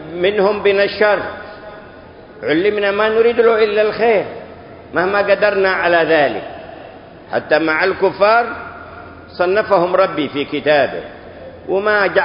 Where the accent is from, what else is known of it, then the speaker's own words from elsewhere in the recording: Hadhramaut, Yemen; حتى ما تكاد قبيلة عندنا في حضرموت إلا وفي تاريخها